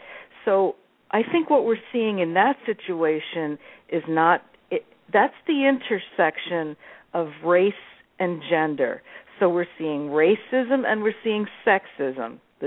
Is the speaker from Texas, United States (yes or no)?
no; New York, United States; I grew up as a Puerto Rican. I'm from New York. I'm a New Yorican is what we call ourselves. And I grew up in the projects in the Bronx